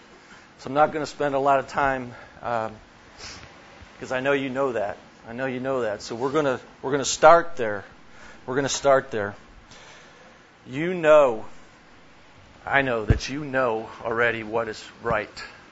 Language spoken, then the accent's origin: English; Dallas, Texas, United States; I'm from Dallas, and we're going to talk about purity today.